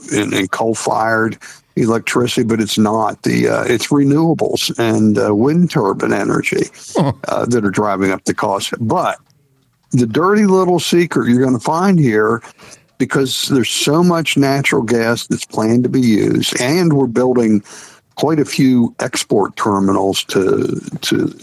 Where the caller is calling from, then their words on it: Florida, United States; I'm calling you from Florida right now.